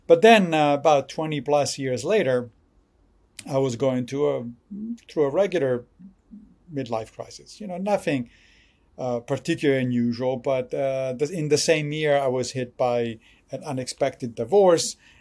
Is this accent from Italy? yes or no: yes; Rome, Lazio, Italy; moved away; when I was growing up in Rome, Italy, in high school, I studied Latin